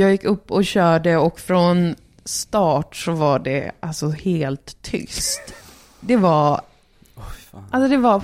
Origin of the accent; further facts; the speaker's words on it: Umeå, Västerbotten County, Sweden; För det var första gången jag stoppade i Umeå, där jag är född och uppvuxen.